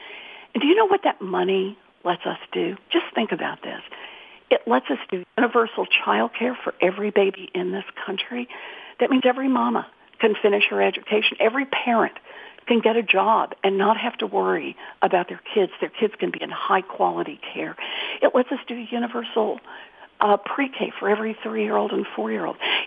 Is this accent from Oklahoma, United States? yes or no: yes; Oklahoma, United States; I was born and raised in Oklahoma. All three of my older brothers are now back in Oklahoma.